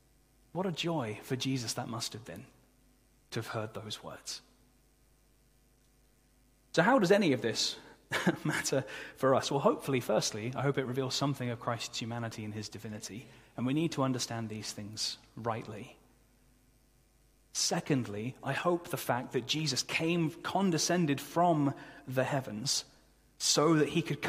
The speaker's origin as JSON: {"language": "English", "region": "England", "country": "United Kingdom", "tie": "born or raised there", "said": "Not well pleased, like we're English people from where I grew up, but well pleased."}